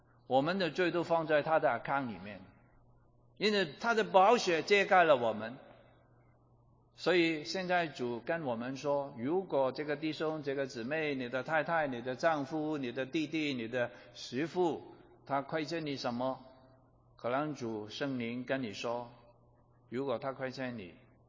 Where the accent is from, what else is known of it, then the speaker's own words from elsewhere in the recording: China; 我们中国人都说了，不看正面看负面。